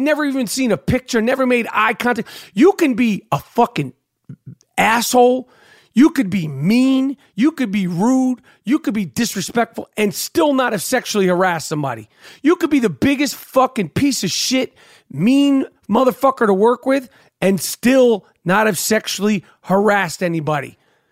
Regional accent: New York City, New York, United States; I grew up in New York City, man.

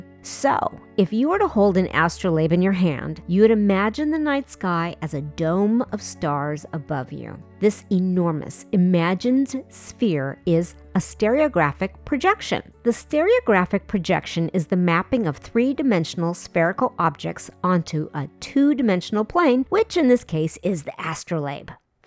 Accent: Los Angeles, California, United States; At the Griffith Observatory in my hometown of Los Angeles, there is a 40-foot monument

